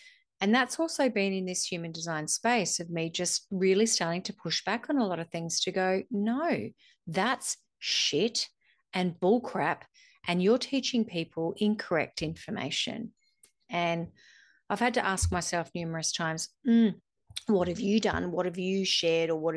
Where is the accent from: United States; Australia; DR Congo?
Australia; I've never really identified with being a shaman because if you see how white I am, if I'm from Australia.